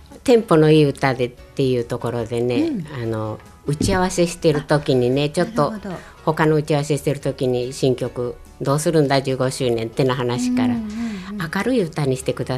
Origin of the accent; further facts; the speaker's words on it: Hyogo, Japan; ふるさとの方に帰った時には、うん、兵庫県の方